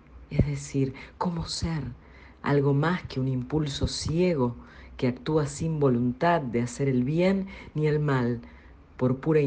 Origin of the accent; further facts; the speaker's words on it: Resistencia, Chaco, Argentina; de Resistencia, Chaco, Argentina.